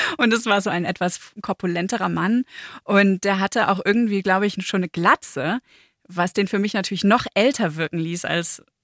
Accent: Lower Saxony, Germany; Also ich komme aus Niedersachsen, vielleicht ist es da normaler als in Bayern.

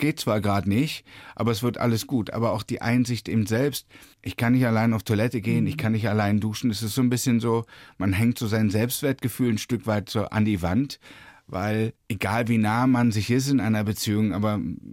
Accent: Berlin, Germany; Na, ich bin ja in Ost-Berlin groß geworden

